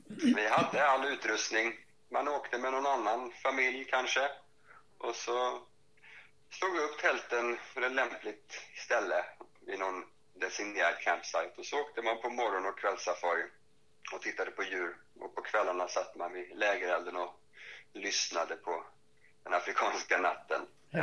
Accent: Lidingö, Stockholm County, Sweden; Jag är född på Lidingö faktiskt.

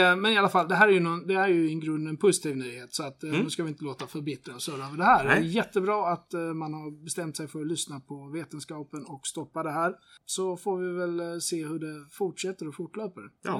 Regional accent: Skåne, Sweden; som skåning känner man ju ibland väldigt mycket som dansk, kan jag säga.

